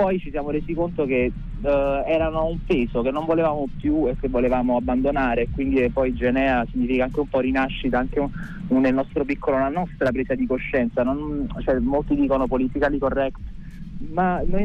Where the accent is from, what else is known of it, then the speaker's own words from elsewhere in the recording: Campania, Italy; accent: Neapolitan; siamo anche contenti di far conoscere il nostro dialetto, che poi chi lo considera lingua, chi dialetto, per me è una lingua